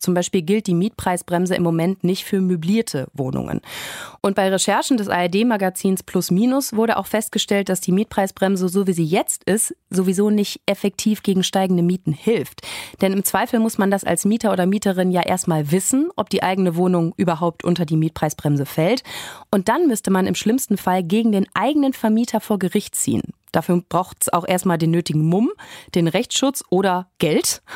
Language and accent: German; North Rhine-Westphalia, Germany; Mein Mann, mein Sohn und ich, wir machen gerade das Haus meiner Großeltern wieder fit, um dann dort einzuziehen. In meinem Heimatort, der auch im Kölner Speckgürtel liegt, 30 Kilometer weg von der Stadt